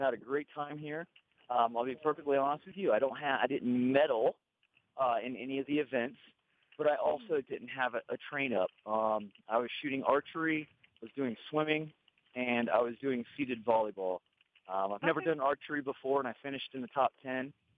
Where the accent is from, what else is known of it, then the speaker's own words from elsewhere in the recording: Cocoa Beach, Florida, United States; I'm from Cocoa Beach, Florida.